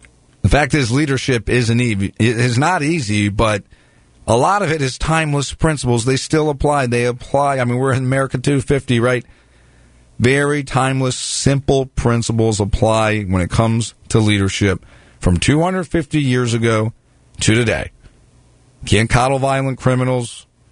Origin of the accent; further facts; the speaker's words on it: Maryland, United States; I'm from delegate from North Baltimore County. I love this area. I was born and raised here. My family has been here for generations.